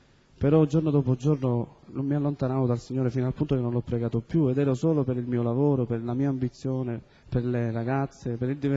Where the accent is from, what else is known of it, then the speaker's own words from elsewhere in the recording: Bagheria, Sicily, Italy; con tutte le scuole che c'erano a Bagheria, io vengo da Bagheria